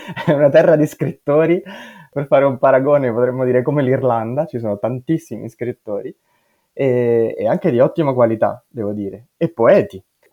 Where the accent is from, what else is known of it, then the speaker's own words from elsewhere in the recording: Rome, Lazio, Italy; io si sente probabilmente dall'accento, io sono romano e quindi chiaramente io vengo da un posto molto differente dal Canton Ticino